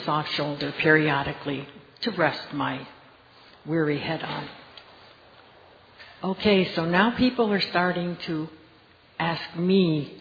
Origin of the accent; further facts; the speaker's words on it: Warren, Pennsylvania, United States; from Warren, Pennsylvania.